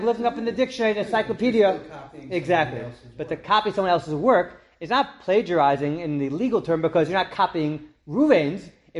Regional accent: New Jersey, United States; I grew up in Jersey. We didn't have regions in Jersey, but in New York they have regions.

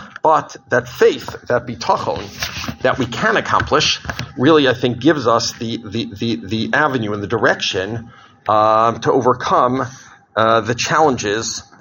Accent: United States; even when I grew up in America, a cloudy day means like a sad time, a depressing time.

